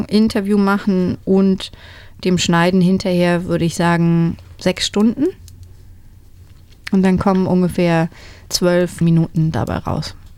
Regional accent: Germany; moved away as an adult; now in Brisbane, Australia; Ich komme aus Deutschland. Ich bin vor 8 Jahren hierher gekommen mit meiner Familie, also mit meinem Mann und mit meinen Kindern. Und wir wohnen jetzt seit knapp 8 Jahren hier in Brisbane. Und wir sprechen zu Hause Deutsch.

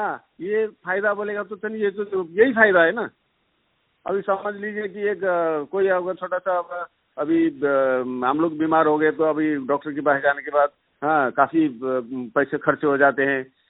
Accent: Nepal; अभी हम भी नेपाल के रहने वाले हैं, नेपाल में भी, नेपाल का भी इतने क्लाइमेट उतने एकदम ठंडी क्लाइमेट में हम लोग पैदा हुए बड़े हुए

